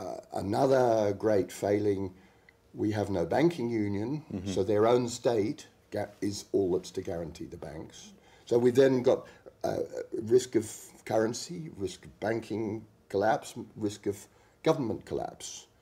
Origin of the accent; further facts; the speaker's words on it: Australia; I grew up in Australia, which is a successful federal structure